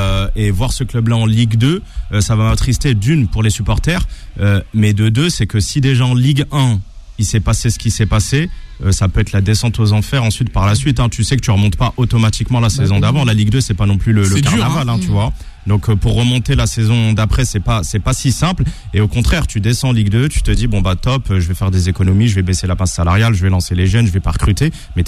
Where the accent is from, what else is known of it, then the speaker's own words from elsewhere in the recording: Algeria; je suis algérien